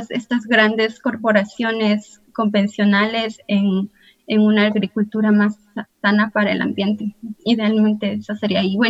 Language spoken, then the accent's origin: Spanish; Ecuador; moved away as an adult; now in Rochester, United States; Yo originalmente vengo de Ecuador y vivo aquí en la ciudad de Rochester desde el 2012, que me mudé acá